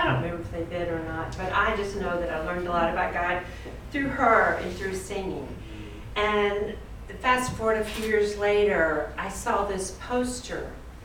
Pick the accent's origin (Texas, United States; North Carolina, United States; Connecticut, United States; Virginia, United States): North Carolina, United States; accent: Southern; My language is Southern, basically. I'm from North Carolina. I can't speak anything else.